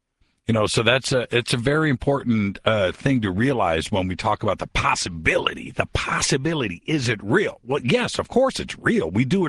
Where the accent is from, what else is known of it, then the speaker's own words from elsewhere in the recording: Indiana, United States; Let's go to my home state of Indiana.